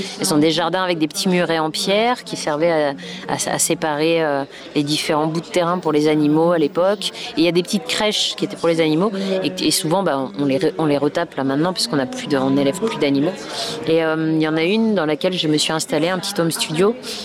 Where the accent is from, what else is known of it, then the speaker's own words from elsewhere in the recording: France; J'en ai 38. C'est un homme, je suis une femme. Il est anglais, je suis française.